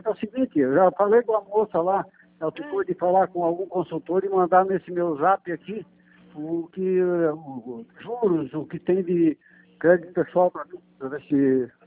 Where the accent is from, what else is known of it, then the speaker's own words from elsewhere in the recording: Santa Catarina, Brazil; Não, não, sou de Santa Catarina.